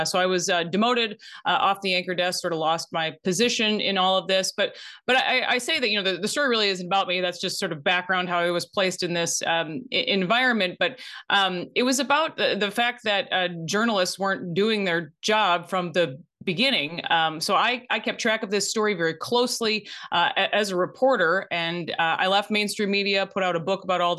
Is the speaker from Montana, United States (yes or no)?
no; Minnesota, United States; But I was working in my home state of Minnesota, in Minneapolis, at the CBS affiliate.